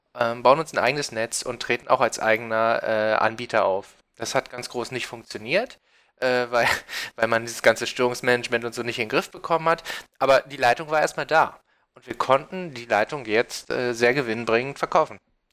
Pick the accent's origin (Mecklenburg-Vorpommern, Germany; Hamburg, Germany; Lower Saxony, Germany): Lower Saxony, Germany; Meine Heimat ist die Asse.